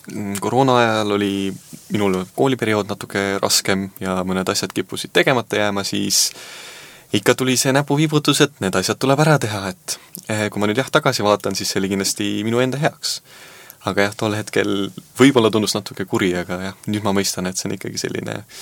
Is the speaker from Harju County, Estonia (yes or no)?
no; Saare County, Estonia; also born or lived in Tartu, Estonia; Mina sündisin küll Tartus ja oma esimese aasta elasin jah Tartus, aga jah, nii palju kui ma ikkagi mäletan, siis ma olen ikkagi elanud jah Saaremaal.